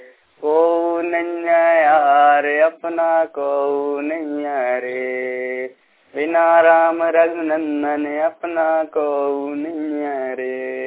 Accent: Imariya, Madhya Pradesh, India; मैं ग्राम इमरिया से हूँ, जिला कटनी।

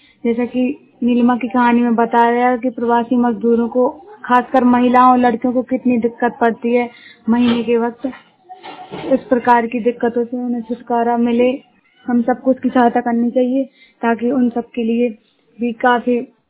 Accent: Uttar Pradesh, India; मैं जिला महोबा से हूँ।

